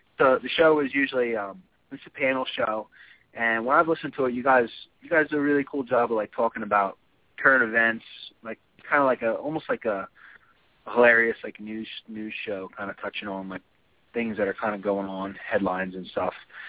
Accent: New Jersey, United States; now in New York, United States; I'm from New Jersey. For like 8 years, I've lived in the city, up by the George Washington Bridge. So I'm like in the city by like technicality.

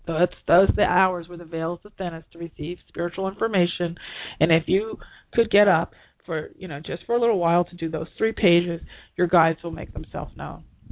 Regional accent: New York, United States; when I'm in New York – and I'm a New Yorker, but I know better, you know, I know.

